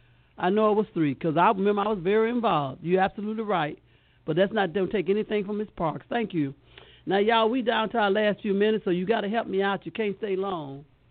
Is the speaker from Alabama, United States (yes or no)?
yes; Montgomery, Alabama, United States; I come from Montgomery, So I know it was three